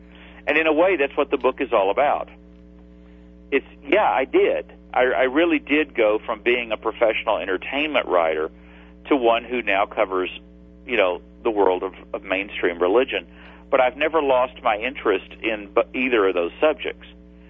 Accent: Texas, United States; when I was a Southern Baptist preacher's kid growing up on the Texas Gulf Coast

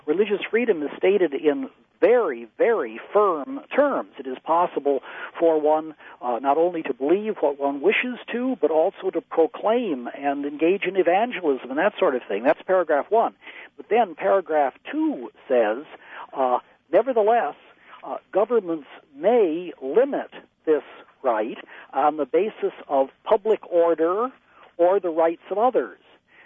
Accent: United Kingdom; I happen to be a bit of an imperialist, not merely because I'm also a British citizen

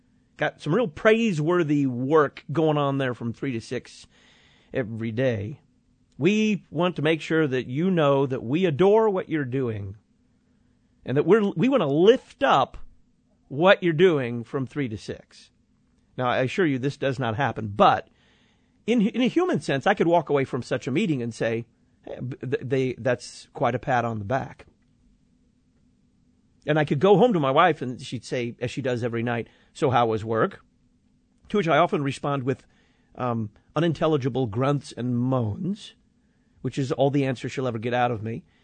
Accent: Bible Belt, United States; I come from the Bible Belt, and Baptists down there are as traditional Baptist as you can possibly be

